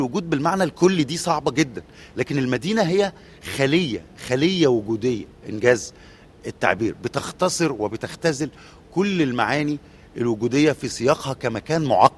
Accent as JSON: {"language": "Arabic", "town": "Cairo", "region": "Cairo Governorate", "country": "Egypt", "tie": "born or raised there", "said": "طب هو أنا لو مش ابن القاهرة مثلا كانت هتبقى دي لهجتي؟"}